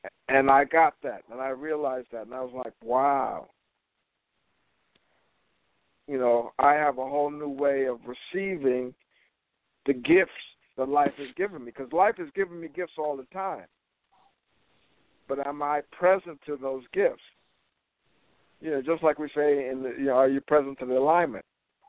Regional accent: New York, United States; You know, I'm from New York, you're from Chicago.

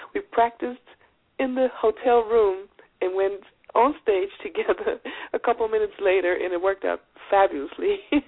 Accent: Germany; also born or lived in Iran; Well, my father is from Iran. My mom is German, so I was born in Persia. I grew up in Germany, though.

